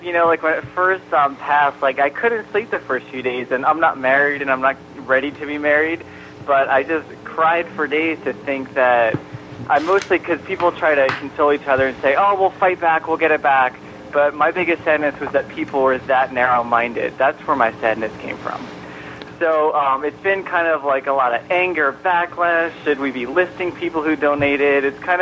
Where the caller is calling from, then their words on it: San Diego, California, United States; I am calling you from, I can't say sunny San Diego. Right now it's cloudy, but San Diego, California, where I live.